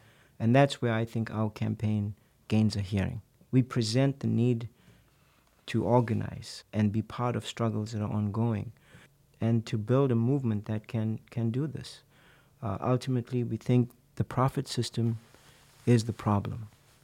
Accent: South Africa; I am from South Africa originally, and that's where I grew up, and a lot of my experiences I bring here.

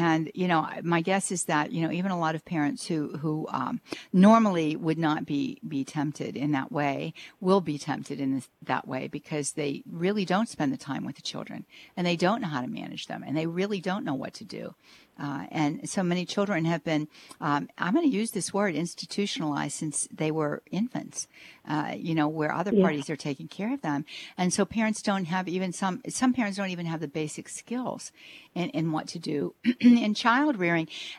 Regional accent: Pittsburgh, Pennsylvania, United States; She's from Pittsburgh, Pennsylvania. Oh my goodness. That's my hometown.

